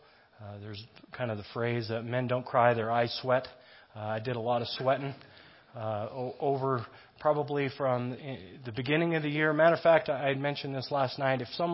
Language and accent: English; Oregon, United States; 300 days of sunshine, I came from Oregon. 300 days of rain.